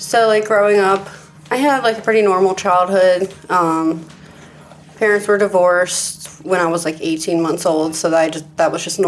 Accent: Eldersburg, Maryland, United States; also born or lived in Westminster, United States; I'm from Westminster, Maryland, but I grew up in Eldersburg, where we are right now.

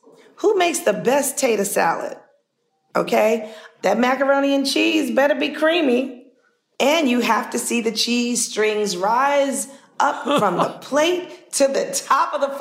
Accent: Harlem, New York, United States; Well, growing up in Harlem, every summer

